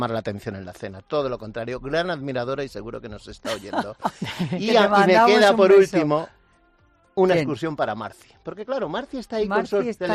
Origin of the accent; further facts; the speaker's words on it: Villacastín, Castile and León, Spain; yo creo que debería venir a mi pueblo, venir a Villacastín. Que Villacastín es el típico pueblo